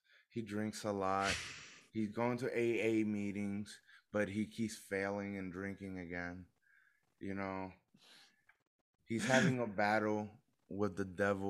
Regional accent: Virginia, United States; We're gonna be in Virginia, my hometown.

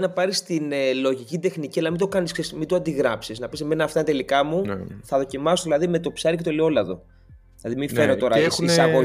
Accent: Greece; Το λέω και εγώ που είμαι από την Ελλάδα

